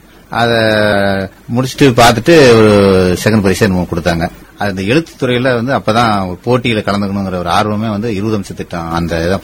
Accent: Vellalagundam, Tamil Nadu, India; நான் சொந்த ஊர் சேலம் மாவட்டம், வாழப்பாடி நியர் வெள்ளாளகுண்டம் கிராமம், ஊராட்சி ஒன்றிய தோக்குப்பள்ளி, அந்த ஸ்கூல்ல தான் படிச்சேன் மேடம்.

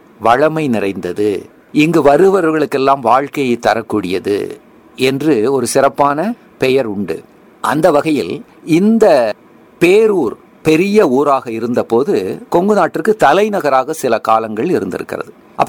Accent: Coimbatore, Tamil Nadu, India; நான் தினந்தோறும் என்னுடைய சொந்த ஊராகிய கோவையிலிருந்து ஒரு 10 கிலோமீட்டர் தொலைவில் இருக்கக்கூடிய ராமசெட்டிப்பாளையத்திலிருந்து தினந்தோறும் சைக்கிளில் கோவை அரசு கலைக்கல்லூரிக்கு வந்து படித்துக் கொண்டிருந்தேன்.

